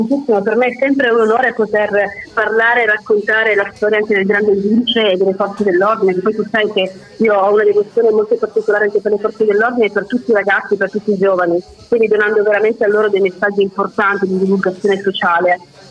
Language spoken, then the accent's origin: Italian; Sicily, Italy; voglio debuttare con qualcosa che racconta la mia terra, e chi meglio di una siciliana può raccontare la nostra terra